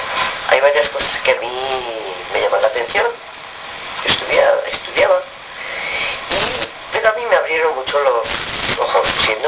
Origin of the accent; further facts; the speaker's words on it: Talavera de la Reina, Castilla-La Mancha, Spain; born there; Yo nací en Talavera, en Toledo.